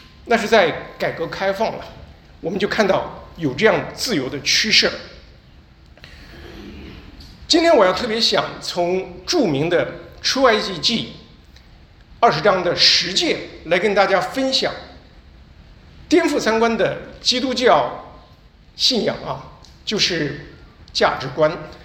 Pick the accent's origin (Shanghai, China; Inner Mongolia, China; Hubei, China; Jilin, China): Inner Mongolia, China; Hohhot; 我小的时候父母让我学小提琴，给我买小提琴的时候，在内蒙古呼市只有基本上一家商场卖小提琴